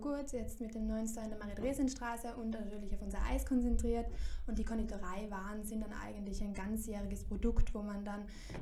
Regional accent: Innsbruck, Tyrol, Austria; ich bin 27, ich komme aus Innsbruck

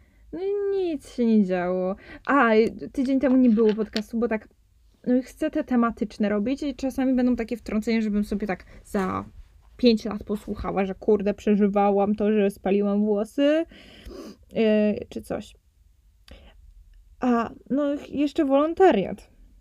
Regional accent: Poznań, Greater Poland Voivodeship, Poland; po prostu jestem poznańską pyrą

